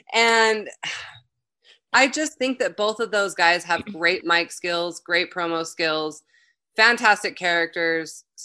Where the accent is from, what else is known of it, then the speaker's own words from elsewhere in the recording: Salt Lake City, Utah, United States; was at the Autorama, which was here in my hometown of Salt Lake City, Utah.